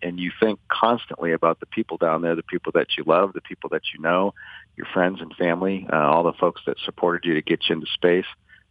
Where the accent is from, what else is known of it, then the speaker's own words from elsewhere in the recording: Detroit, Michigan, United States; growing up in the Motor City, I was always into mechanics and automotive, had a lot of automotive interests.